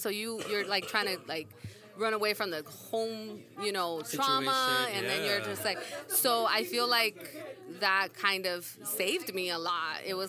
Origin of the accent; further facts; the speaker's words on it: Los Angeles, California, United States; You know, I grew up in Boyle Heights. I knew like the community and the people, but I didn't have those connections